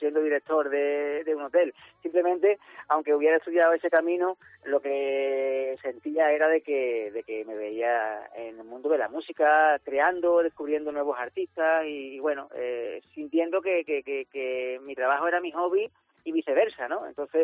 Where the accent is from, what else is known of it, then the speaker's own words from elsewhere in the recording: Málaga, Andalusia, Spain; siempre intento recomendarle a la gente que visite mi tierra, porque, bueno, tanto en la costa como en la sierra tenemos los mejores manjares